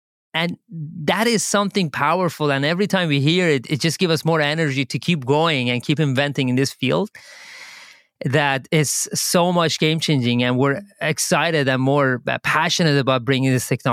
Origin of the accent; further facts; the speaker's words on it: Iran; moved away as an adult; now in United States; I came to the United States to do my PhD. I'm born and raised in Iran. I did my undergrad in Iran.